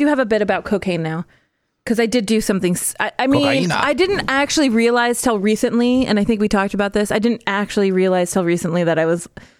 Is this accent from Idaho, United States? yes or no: yes; Boise, Idaho, United States; I grew up on the west side of Boise and that was Mormon Central.